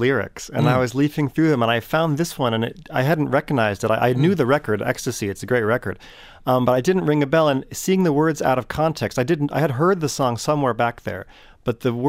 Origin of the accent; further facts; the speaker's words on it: Vermont, United States; I come from Vermont. I grew up in Vermont and when I was a kid in the 80s.